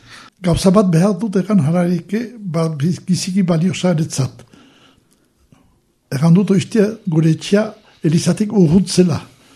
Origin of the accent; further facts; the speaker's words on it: Domezain, Nouvelle-Aquitaine, France; Bon, domitzinen sortu nintzen, duela latanoita sei urte. Familia laborari etxe batian. Gure etxea erizatik urruntzen.